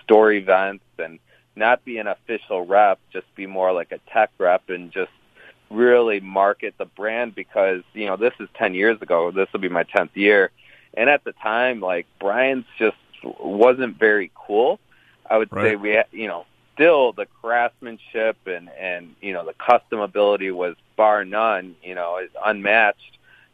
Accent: Detroit, Michigan, United States; Well, I grew up in the Metro Detroit area. So I played, you know, hockey in the Metro Detroit area

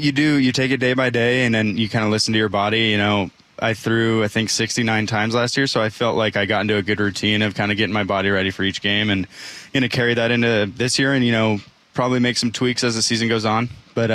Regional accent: California, United States; now in Seattle, United States; I'm a West Coast guy. I grew up in California.

